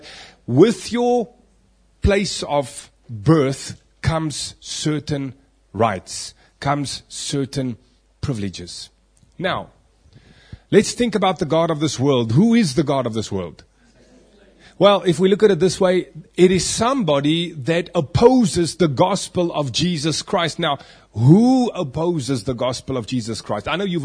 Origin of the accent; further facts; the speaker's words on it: South Africa; I am a South African. Why can I say that? I can say that because I was born into a country called South Africa, and my birthright gives me citizenship.